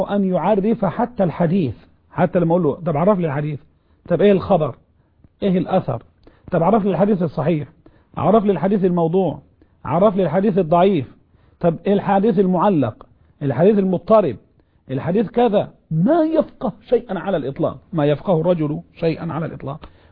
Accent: Egypt

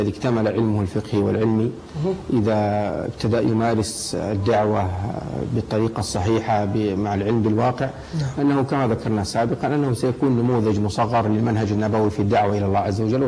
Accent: Saudi Arabia; يعني نحن جئنا من المملكة العربية السعودية، مذهبنا الحنبلي،

